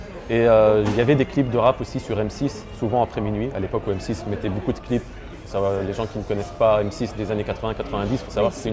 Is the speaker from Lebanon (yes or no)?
yes; Lebanon; Je suis libanais, mais je suis aussi français, je suis aussi banlieusard, je suis artiste.